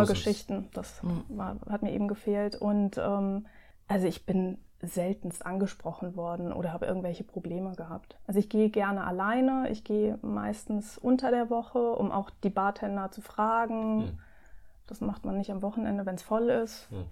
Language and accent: German; Mannheim, Baden-Württemberg, Germany; now in Berlin, Germany; Also ich komme aus Mannheim, da gab es damals noch keine bis kaum Bars, die man besuchen konnte.